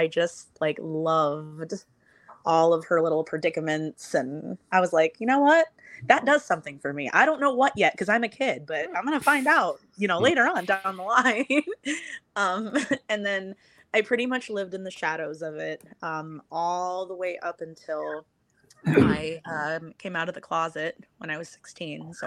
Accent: Arizona, United States; loving the summertime growing up in Arizona

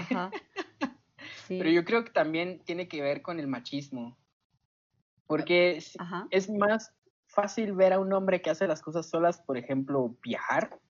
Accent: Guatemala; Creo que eso habla mucho de los pueblos pequeños de donde venimos y también de Guatemala en general

